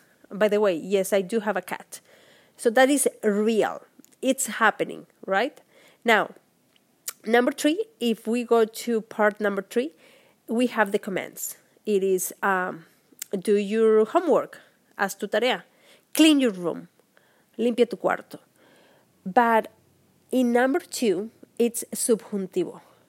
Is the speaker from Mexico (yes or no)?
yes; Mexico; first language Spanish; English is a second language; Okay, so I was born and raised in Mexico. Nací y crecí en México